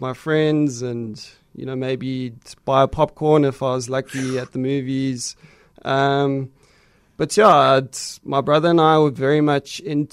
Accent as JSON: {"language": "English", "town": "Johannesburg", "region": "Gauteng", "country": "South Africa", "tie": "born or raised there", "said": "In Joburg."}